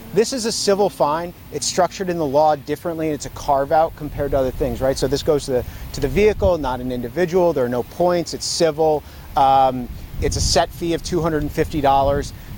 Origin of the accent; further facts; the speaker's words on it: Buffalo, New York, United States; because I was born in Buffalo. I'm from here. So it's an honor to get to come back and protect kids in a place where I grew up.